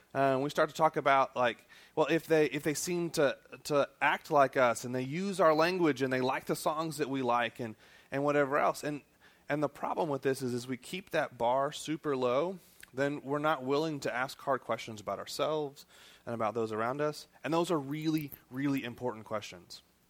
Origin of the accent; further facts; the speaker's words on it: Broken Arrow, Oklahoma, United States; So I grew up in Broken Arrow, Oklahoma. Right. Go Tigers. And then came here, studied civil engineering